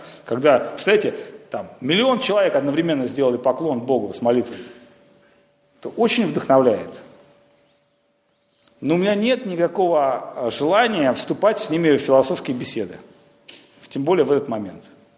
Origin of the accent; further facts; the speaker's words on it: Saint Petersburg, Russia; Ну как же, я же искренний петербуржец